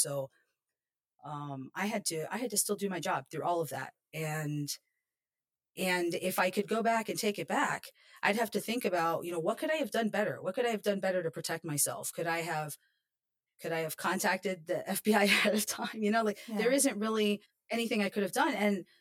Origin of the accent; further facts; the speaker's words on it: New York, United States; born there; My father's from India. They're both naturalized citizens to the United States. And I was born in New York.